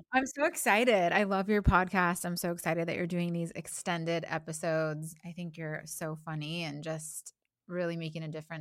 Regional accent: Midwest, United States; So I grew up in the Midwest. I was like just this like really bright, like spirited child.

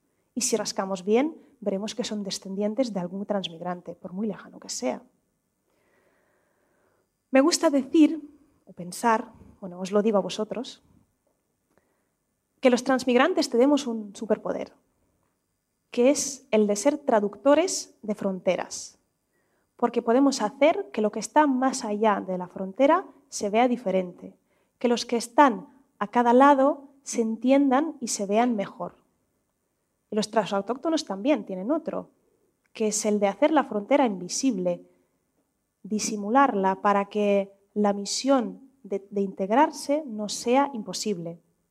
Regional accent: Russia; Spanish is a second language; now in Barcelona, Spain; digo «soy rusa, pero vivo aquí en Barcelona»

